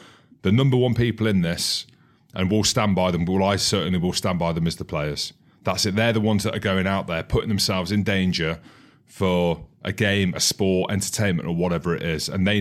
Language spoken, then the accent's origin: English; Scotland, United Kingdom; I'm Scottish anyway.